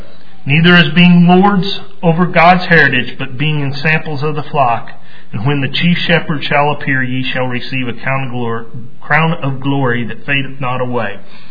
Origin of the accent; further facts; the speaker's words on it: United States; Always thought, you know, I'm an American.